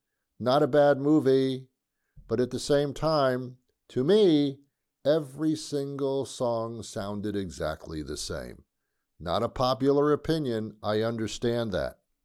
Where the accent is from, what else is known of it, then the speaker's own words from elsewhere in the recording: New Jersey, United States; And he's from New Jersey. I'm from New Jersey too.